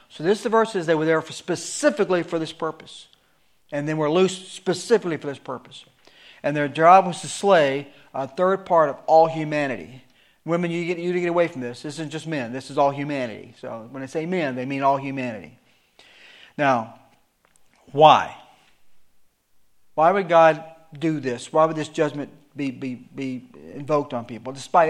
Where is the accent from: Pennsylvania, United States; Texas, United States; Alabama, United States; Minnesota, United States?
Alabama, United States; Let's mark it down to 6 billion just for sake of math because I'm from Alabama.